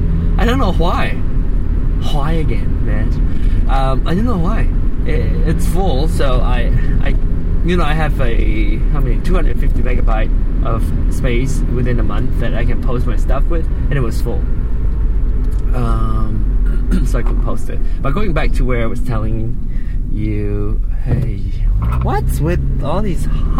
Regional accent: Penang, Malaysia; accent: Penang Hokkien; first language Penang Hokkien; English is a second language; Penang Hokkien is a dialect that I use, that's my mother tongue.

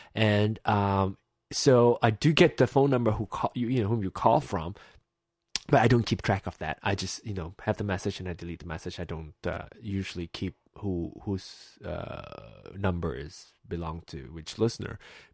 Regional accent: Penang, Malaysia; Hokkien is a dialect that I speak in Penang, my hometown, Penang, Malaysia. It's a state in Malaysia.

